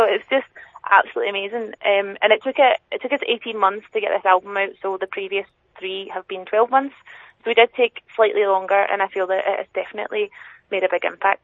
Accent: Glasgow, Scotland, United Kingdom; I grew up in Glasgow, but my family had a family holiday home down in Ayrshire

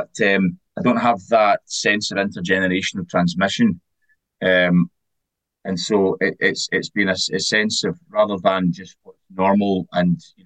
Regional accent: Cowal, Scotland, United Kingdom; also born or lived in Glasgow; I'm not a first language Gaelic speaker. As a child growing up in Cowell, I didn't have the language or culture passed down by my parents

